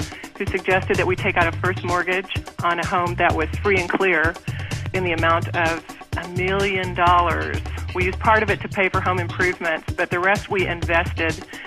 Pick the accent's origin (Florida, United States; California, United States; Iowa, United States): California, United States; Santa Rosa Valley; I'm from Santa Rosa Valley, California.